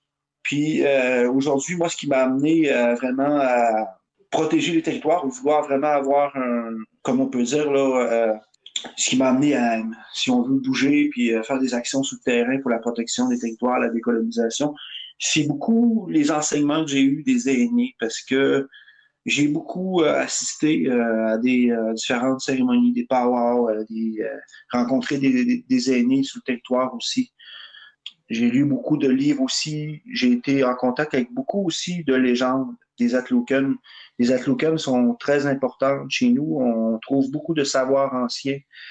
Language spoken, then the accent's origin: French; Mashteuiatsh, Quebec, Canada; Donc j'ai un peu donné d'informations sur je viens du Piekwagami. De Mashtewiyats, des bassins versants du Piekwagami, du lac Plat, Nitassinan, territoire non cédé.